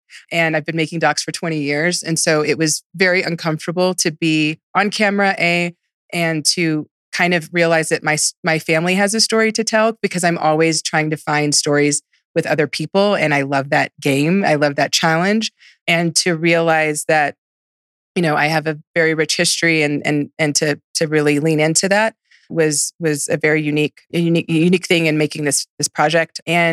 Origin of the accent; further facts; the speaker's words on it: Houston, Texas, United States; I'm from Houston, and I'm actually 7th generation Texan, 7th generation Galveston, Houston.